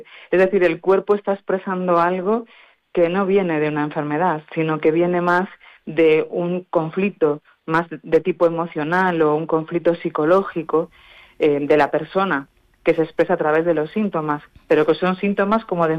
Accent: Ferrol, Galicia, Spain; yo pues vengo de Ferrol, La Coruña, entonces pues es un largo trayecto recorriendo la península

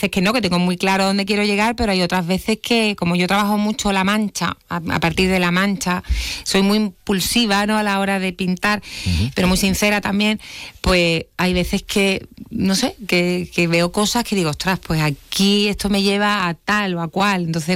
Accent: Jerez de la Frontera, Andalusia, Spain; Jerez, para mí, yo soy jerezana, es mi tierra

